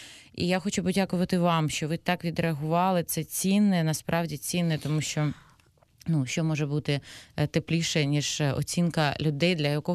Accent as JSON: {"language": "Ukrainian", "country": "Armenia", "moved": "yes", "lives_now": "Kharkiv, Ukraine", "said": "я вірменка, і мені взагалі дуже близька ця тема, тому що ми пережили часи, як ми опинились в Україні."}